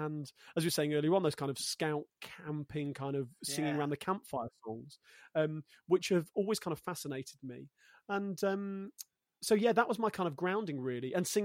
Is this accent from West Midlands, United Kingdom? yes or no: yes; Coventry, West Midlands, United Kingdom; Born and raised in Coventry in the Midlands, which is very odd because I'm not northern enough to be a northerner, and I'm not southern enough to be a southerner. So I would say I'm a Midlander.